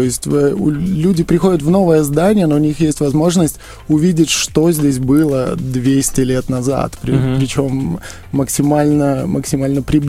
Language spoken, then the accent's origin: Russian; Vilnius, Vilnius County, Lithuania; now in Belarus; уже понятно, что я не коренной белорус, и я из Вильнюса, из Литвы